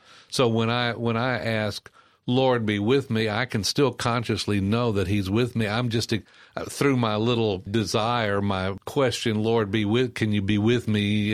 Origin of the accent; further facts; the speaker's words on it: Texas, United States; Well, being a Texan, I pronounce it Ugaritic.